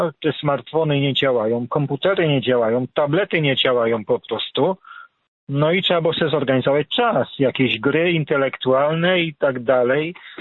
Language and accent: Polish; Włoszczowa, Świętokrzyskie Voivodeship, Poland; jak to u nas właśnie w miejscowości, skąd pochodzę, z Włoszczowy.